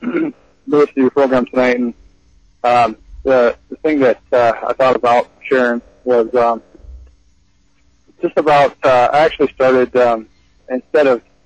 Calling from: Spokane, Washington, United States

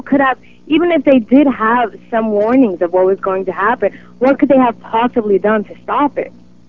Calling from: Berkeley, California, United States; I'm calling from UC Berkeley.

